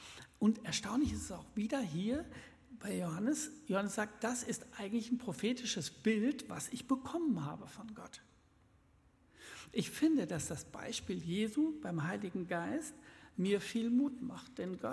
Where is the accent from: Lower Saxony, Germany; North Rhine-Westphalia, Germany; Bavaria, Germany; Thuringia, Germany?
North Rhine-Westphalia, Germany; Gütersloh; Also ich komme aus Gütersloh